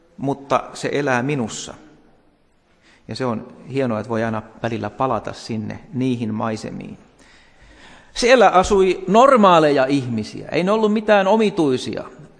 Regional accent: Forssa, Tavastia Proper, Finland; olen syntyisin Forssasta, olen elänyt tehtaan varjossa lapsuuteni.

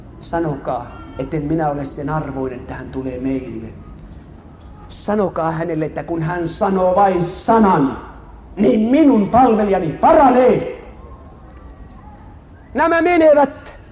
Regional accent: Ostrobothnia, Finland; Siellä meillä Pohjanmaalla, varmaan täällä etelässäkin

